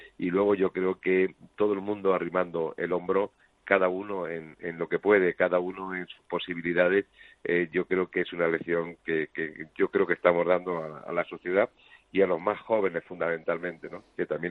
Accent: Spain; yo como español me siento muy orgulloso.

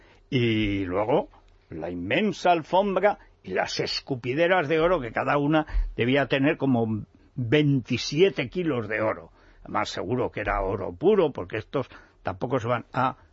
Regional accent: Castilla-La Mancha, Spain; se murieron 11 chavales al lado de mi pueblo, en un incendio en Guadalajara.

